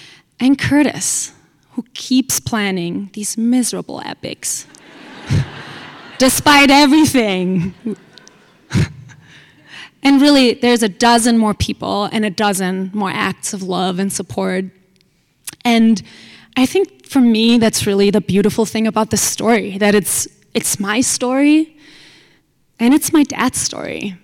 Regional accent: Nuremberg, Bavaria, Germany; I get to my hometown in Nuremberg.

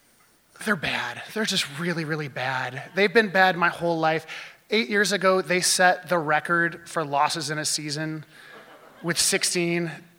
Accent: Detroit, Michigan, United States; born there; I was born in Detroit, Michigan, as was my father, as was his father. And when you're born in a city like Detroit, you don't get to choose your sports allegiance.

